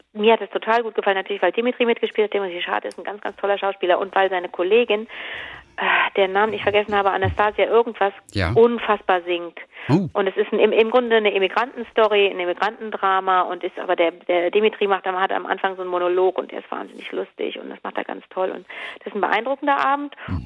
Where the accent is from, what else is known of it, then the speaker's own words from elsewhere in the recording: Cologne, North Rhine-Westphalia, Germany; Und ich bin ja Kölnerin, ich bin ja hier.